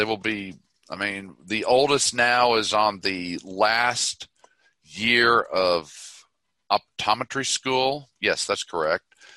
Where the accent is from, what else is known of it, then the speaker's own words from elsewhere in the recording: Tulsa, Oklahoma, United States; Hell, I grew up in Tulsa. I don't ever remember it being like this